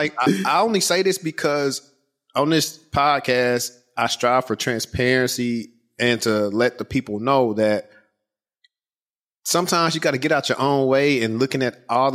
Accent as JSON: {"language": "English", "town": "Shreveport", "region": "Louisiana", "country": "United States", "said": "I'm from Louisiana, specifically Shreveport. Shout out to Ratchet City."}